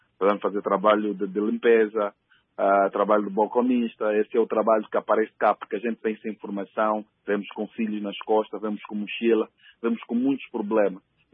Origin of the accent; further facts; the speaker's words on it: Luanda, Angola; Mas revim porque eu vivi também no Samzanga, onde eu cresci e aprendi as dificuldades cotidianas daquele povo e como se vive e como sobrevive.